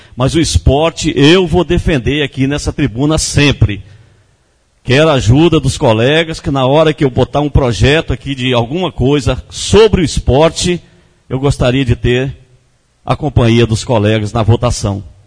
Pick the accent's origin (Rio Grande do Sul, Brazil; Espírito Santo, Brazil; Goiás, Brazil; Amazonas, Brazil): Espírito Santo, Brazil; Conceição da Barra; eu, nascido e criado aqui em Conceição da Barra